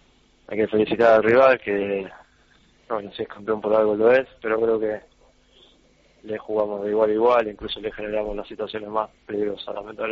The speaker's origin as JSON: {"language": "Spanish", "country": "Argentina", "said": "Sí, como somos nosotros los argentinos, apasionados, y por ahí un poco exagerado a la hora de sufrir la derrota"}